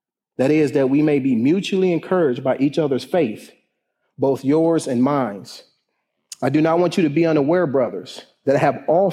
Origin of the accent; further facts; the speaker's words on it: Lakeland, Florida, United States; I'm from Lakeland.